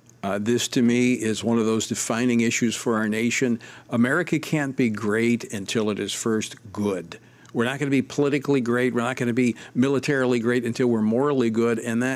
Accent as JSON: {"language": "English", "region": "Louisiana", "country": "United States", "said": "My home state of Louisiana is a perfect example"}